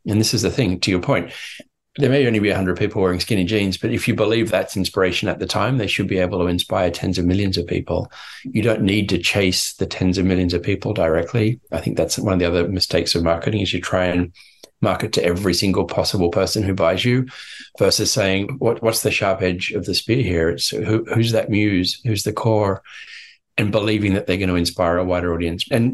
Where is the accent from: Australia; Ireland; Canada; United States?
Australia; now in China; particularly being an Australian living in China, marketing to the Chinese or wherever.